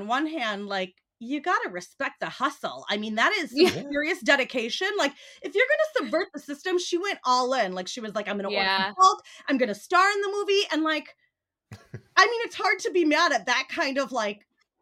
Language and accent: English; Minnesota, United States; And as I'm from Minnesota, I like am obligated to know all of them.